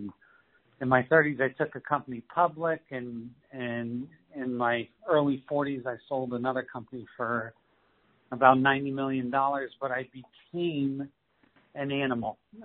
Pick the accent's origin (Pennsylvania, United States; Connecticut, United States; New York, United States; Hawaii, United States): Pennsylvania, United States; Scranton; born there; I was born in Scranton, Pennsylvania, and I was born in a family that was rough. We're Irish, Italian, and Catholic